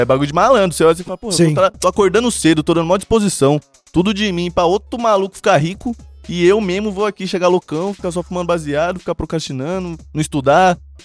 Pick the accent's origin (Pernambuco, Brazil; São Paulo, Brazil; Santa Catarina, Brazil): São Paulo, Brazil; Jundiaí; Eu sou de Jundiaí.